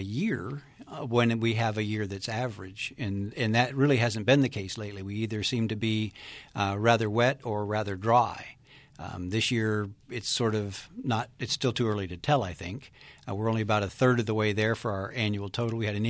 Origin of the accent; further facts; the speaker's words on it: Florida, United States; I grew up in Florida where there's 55 inches of rain a year.